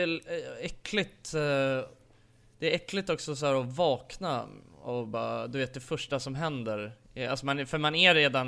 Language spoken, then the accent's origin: Swedish; Sweden; vi är ifrån Sverige, men utan för att det känns som att så här, det händer ingenting i Sverige